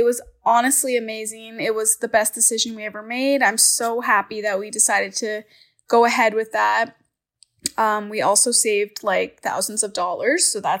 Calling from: Leduc, Alberta, Canada; I'm calling from Leduc, Alberta, Canada.

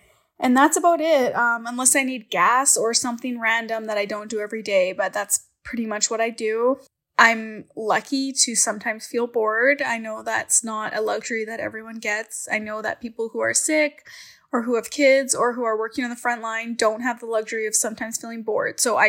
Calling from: Leduc, Alberta, Canada; I'm calling from Leduc, Alberta, Canada.

